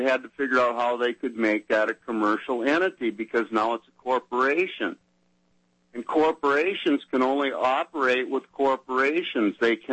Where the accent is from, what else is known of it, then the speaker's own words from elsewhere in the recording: Wisconsin, United States; I'm from Wisconsin. I spent 5 years in Missouri